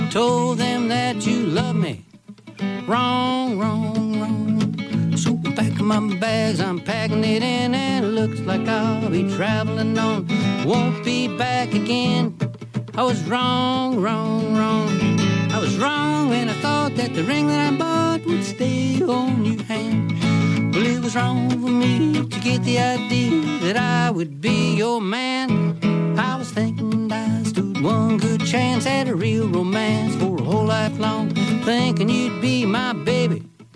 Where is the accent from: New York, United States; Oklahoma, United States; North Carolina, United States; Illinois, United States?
Illinois, United States; Chicago; now in West Virginia, United States; I've been in West Virginia about 20 years, although I've lived all over the country. I was born in Illinois. And so my roots are in Chicago music, blues, folk, rock, classical, ethnic music, all that stuff in Chicago. I was exposed to all of that growing up.